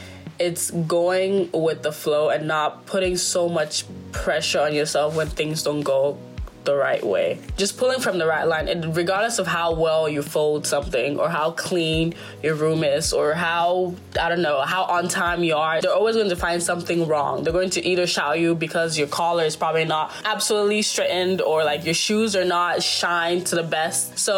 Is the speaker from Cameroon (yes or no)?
yes; Cameroon; moved away; Yeah, I think definitely because we immigrated here from Cameroon.